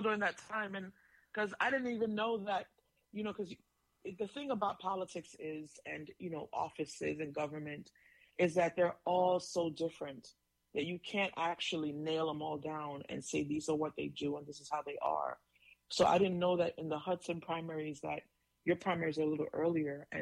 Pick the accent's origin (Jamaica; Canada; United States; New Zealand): Jamaica; moved away; I am from Jamaica originally, and I've been here a long time. I was supposed to be Canadian, but my mother changed her mind.